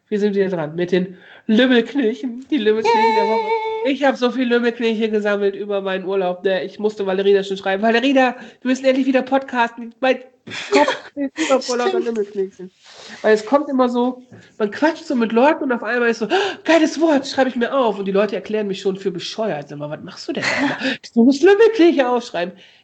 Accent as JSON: {"language": "German", "town": "Osnabrück", "region": "Lower Saxony", "country": "Germany", "said": "Ich komme ja aus Osnabrück, ne?"}